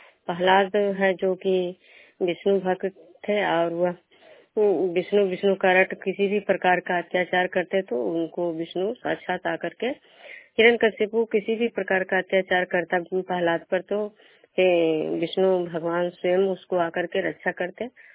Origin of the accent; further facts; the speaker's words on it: Khanda, Bihar, India; मैं बिष्णुपुर ग्राम खंडा पंचायत नालंदा जिला नवनसा प्रखंड के निवासी हूँ।